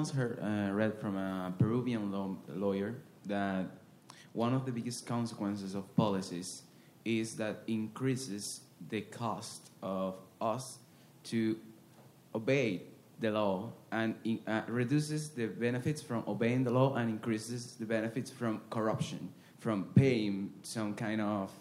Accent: Venezuela; I'm from a country where laws are being emitted daily. I'm from Venezuela.

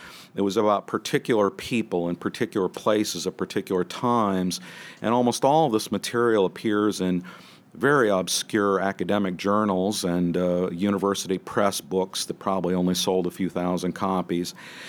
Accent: New Jersey, United States; Now, I grew up in New Jersey, and Woodrow Wilson was the governor of the state of New Jersey.

